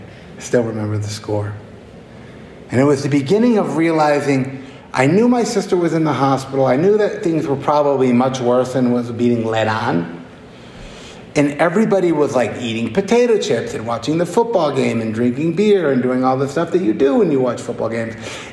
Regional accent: New Hampshire, United States; I grew up in New Hampshire, Southern New Hampshire.

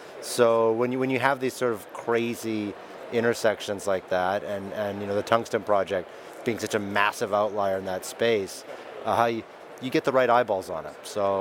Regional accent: Ross River, Yukon, Canada; And the nearest town is a small village, about 300 people, called Ross River. It's actually my hometown. So it's about 200 kilometers away. It's near and dear to my heart.

